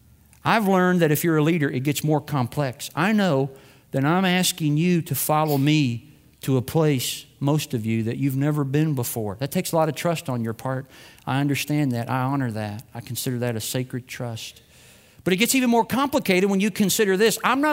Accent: Germantown, Kentucky, United States; You see, I'm from Germantown, Kentucky. Population less than 200.

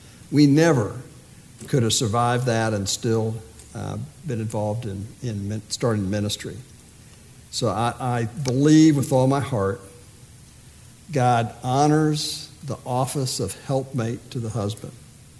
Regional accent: Daytona Beach, Florida, United States; When I was a kid, I used to play Little League Baseball. I grew up in Daytona Beach.

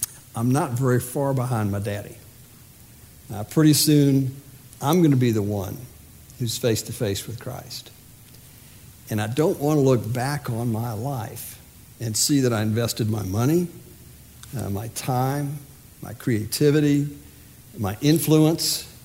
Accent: Daytona Beach, Florida, United States; When I was a kid, I used to play Little League Baseball. I grew up in Daytona Beach.

